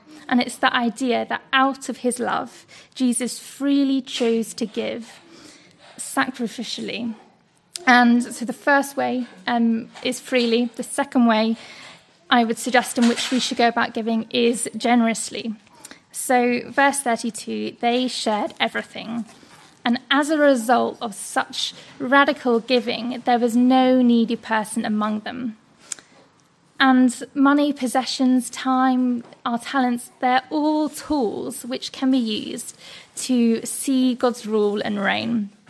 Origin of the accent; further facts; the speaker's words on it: Winchester, South East England, United Kingdom; so I'm from Winchester